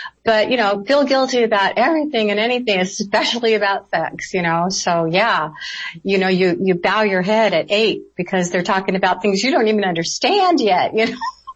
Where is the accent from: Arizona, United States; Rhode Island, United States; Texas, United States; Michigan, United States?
Arizona, United States; We grew up in the Arizona, and about five different little towns in Arizona.